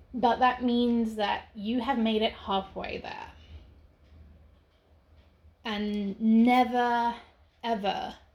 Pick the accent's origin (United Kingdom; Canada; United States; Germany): United Kingdom; England; Because I am English and I do love to talk about the weather.